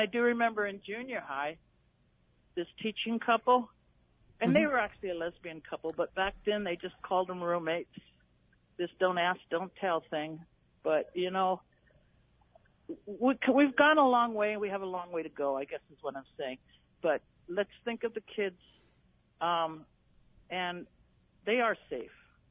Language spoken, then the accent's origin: English; Palmer, United States; And I grew up in Palmer, and this dates me, but I remember our first black teacher.